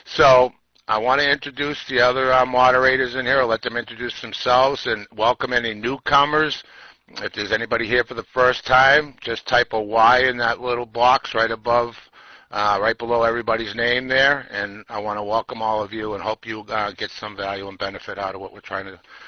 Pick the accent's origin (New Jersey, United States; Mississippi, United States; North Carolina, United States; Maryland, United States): New Jersey, United States; I'm from New Jersey